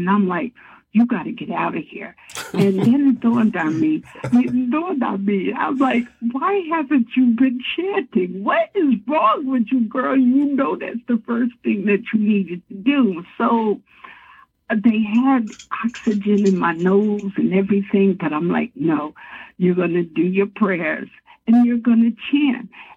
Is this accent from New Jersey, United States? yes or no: yes; New Jersey, United States; I grew up in North New Jersey.